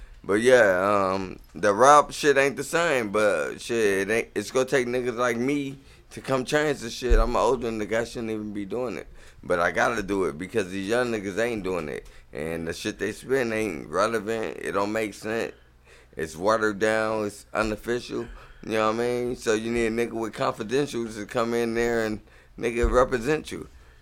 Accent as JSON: {"language": "English", "town": "Compton", "region": "California", "country": "United States", "said": "If you know real rap music, if you know I'm from Eastside Compton, I'm from the Hub City. I'm an Eastside nigga."}